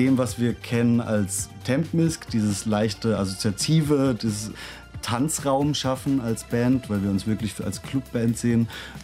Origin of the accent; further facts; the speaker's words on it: Berlin, Germany; Wir kommen aus Berlin, machen experimentellen Pop